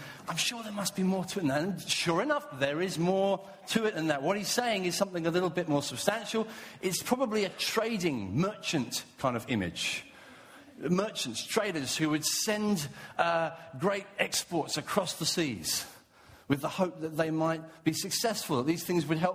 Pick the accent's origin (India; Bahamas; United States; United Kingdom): United Kingdom; England; When I was a young boy growing up in England